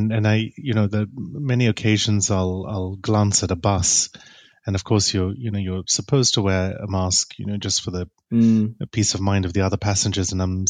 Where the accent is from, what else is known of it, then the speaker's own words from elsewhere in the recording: Malaysia; also born or lived in United States; We are of Indian ancestry, and both my parents were born in Malaysia, so a Malaysian.